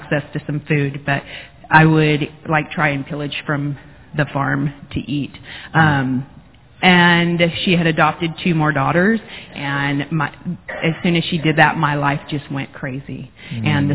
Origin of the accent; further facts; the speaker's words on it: Jasper, Florida, United States; I grew up, I was born in Jasper, Florida, and my mother and father were both alcoholics, and I was the oldest of three